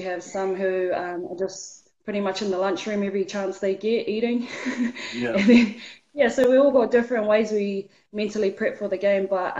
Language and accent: English; Auckland, New Zealand; My parents are Lee and John. My mum's Kiwi and my dad's Samoan. And I grew up in Mount Albert in Auckland, the 09 baby. And went to Oiraka Primary, Avondale Intermediate, and Avondale College.